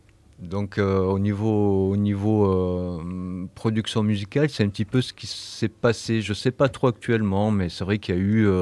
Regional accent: Marseille, Provence-Alpes-Côte d'Azur, France; moved away as an adult; J'ai quitté Marseille il y a 10-11 ans maintenant que je suis dans le DIY. Ça a été, je me rappelle, tout jeune, c'était plutôt assez rock, blues, Marseille.

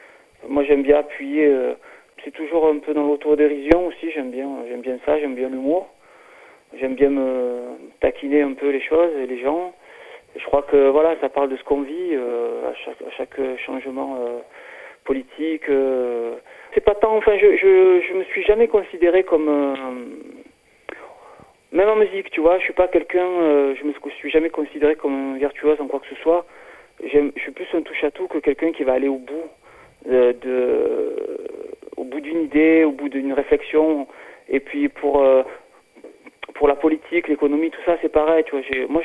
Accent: Marseille, Provence-Alpes-Côte d'Azur, France; moved away; Je suis à Marseille, ouais. Enfin, j'ai grandi à Marseille, mais il y a presque 20 ans que j'ai quitté cette ville.

